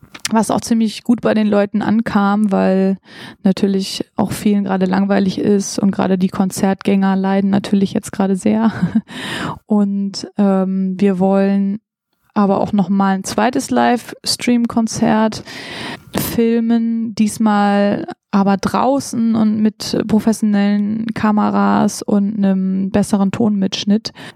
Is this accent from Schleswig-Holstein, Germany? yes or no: yes; Kiel, Schleswig-Holstein, Germany; Wir kommen aus Kiel